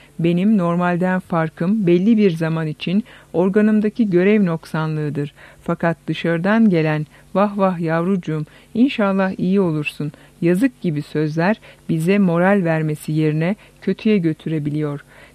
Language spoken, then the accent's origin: Turkish; Çorum, Turkey; born there; 1948 Çorum doğumluyum.